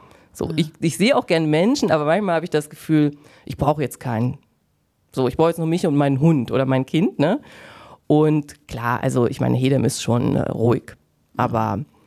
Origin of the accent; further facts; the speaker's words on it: Wehe, North Rhine-Westphalia, Germany; also born or lived in Bielefeld; also ich komme ja auch von hier, also aus Wehe, beziehungsweise ich komme wirklich ganz aus dem Norden, zwischen Wehe und Stroen.